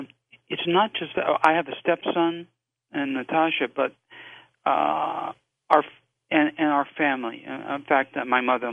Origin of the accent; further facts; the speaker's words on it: United States; me as an American